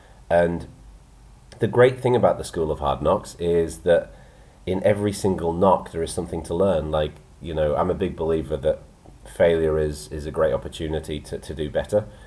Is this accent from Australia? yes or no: no; England, United Kingdom; And it was all weird to me because I'm English.